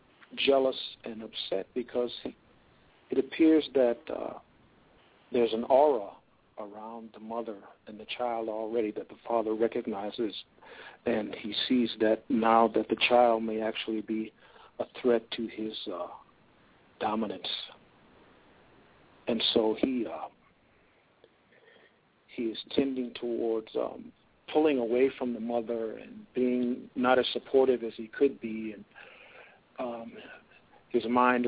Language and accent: English; Albuquerque, New Mexico, United States; I'm from Albuquerque, New Mexico.